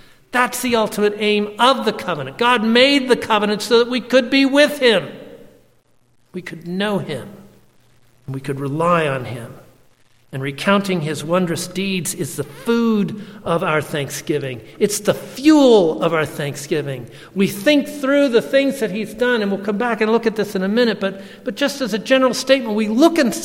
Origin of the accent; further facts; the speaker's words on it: Scotland, United Kingdom; If I were a betting man, and I'm too Scottish to be